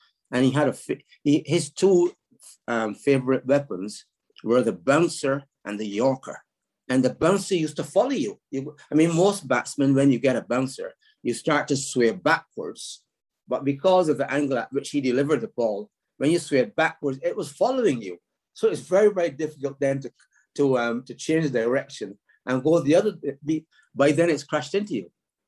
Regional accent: Barbados; In my time growing up in Barbados, and once I started playing for the school, I played in the second division, and then I started playing the first 11 team.

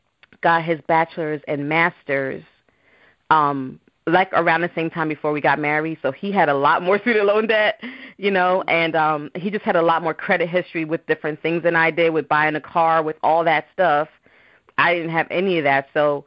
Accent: Jamaica; born there; we're from Jamaica. So I was born in Jamaica.

